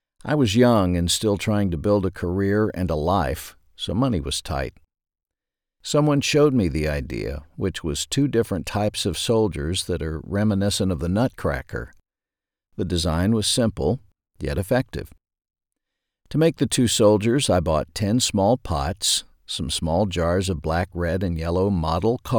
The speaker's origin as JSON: {"language": "English", "town": "Ashdown", "region": "Arkansas", "country": "United States", "tie": "born or raised there", "said": "Growing up in Ashdown, Arkansas, my sister and I made many of the decorations for the Christmas tree."}